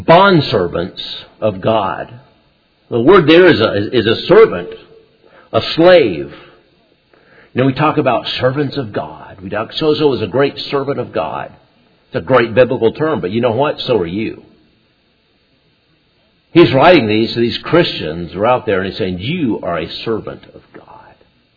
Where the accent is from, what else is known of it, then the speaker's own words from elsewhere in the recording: Texas, United States; Because I'm not really completely, I'm from Texas, but not really.